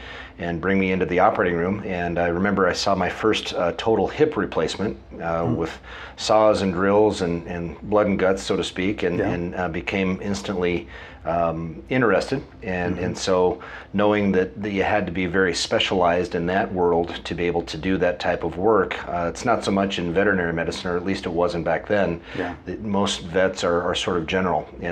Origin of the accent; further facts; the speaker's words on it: West Coast, United States; The background that I could give you is that I grew up on the West Coast and was a pretty avid sports player of all disciplines.